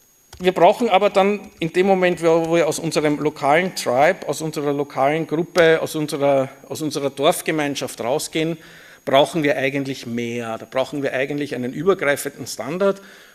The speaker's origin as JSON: {"language": "German", "region": "Vienna", "country": "Austria", "accent": "Viennese", "said": "Ich spreche Wienerisch, falls es unverständlich sein sollte, bitte irgendwie bemerkbar machen"}